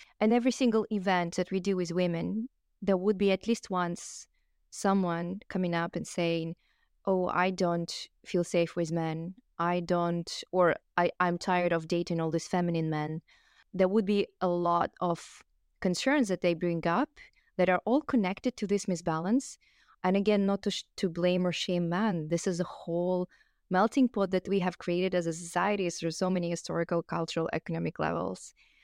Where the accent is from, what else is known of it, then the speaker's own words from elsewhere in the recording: Kazakhstan; And I come from Kazakhstan.